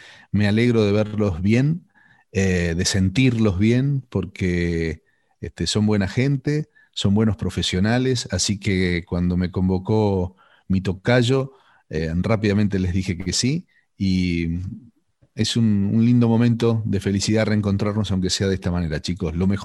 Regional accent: Sunchales, Santa Fe, Argentina; Sunchales es mi ciudad natal. Queda en el centro aproximadamente de la bota, la forma de bota que tiene mi provincia de Santa Fe, hacia el oeste, hacia el lado de Córdoba. Sunchales es una ciudad de unos 23.000 habitantes, que es la capital nacional del cooperativismo

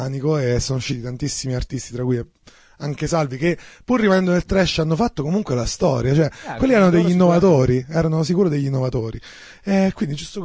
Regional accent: Chiavari, Liguria, Italy; Sono di Chiavari, che è una splendida località.

